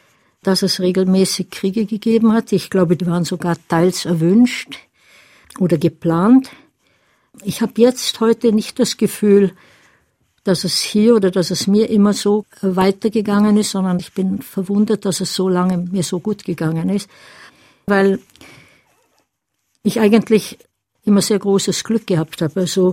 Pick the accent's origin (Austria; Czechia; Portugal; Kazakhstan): Czechia; Deutsch ist meine Muttersprache, in einem Ort, wo es zwar Tschechen gab, man aber nur Deutsch gehört hat, die Schule war nur Deutsch, fast keinen Kontakt mit Tschechen hatte bis zum Kriegsende